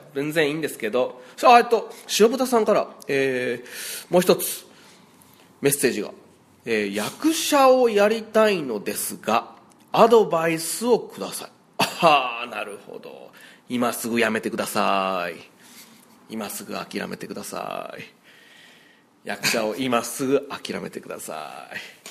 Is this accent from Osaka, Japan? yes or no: yes; Osaka, Japan; now in Tokyo, Japan; 僕大阪出身で